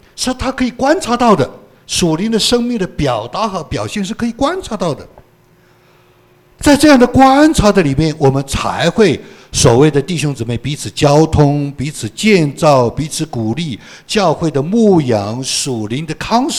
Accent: Hunan, China; 那我是湖南人，经常我是吃辣椒的，我一餐要吃十个朝天椒

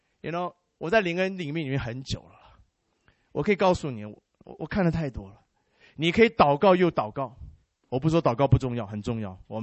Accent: China; now in United States; 我说因为我们中国人，因为我自己很大的障碍，怎么去做跨文化工作？

